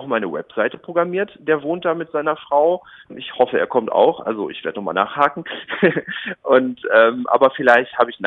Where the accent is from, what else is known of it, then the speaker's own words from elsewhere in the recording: Wattenscheid, North Rhine-Westphalia, Germany; also born or lived in Essen; Also ich bin in Essen geboren und dann irgendwann sind wir nach Wattenscheid gezogen. Und ich identifiziere mich schon sehr stark mit dem Ruhrgebiet und finde auch, das ist so eine Einheit. Mittlerweile aus beruflichen Gründen wohne ich hauptsächlich in Berlin